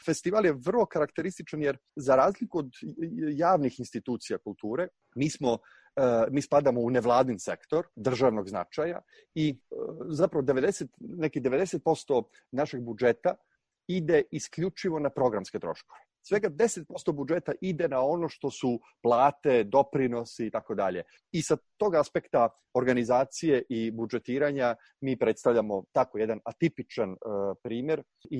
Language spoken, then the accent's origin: Serbian; Kotor, Kotor Municipality, Montenegro; Ja kao muzičar, ja sam odrastao u Kotoru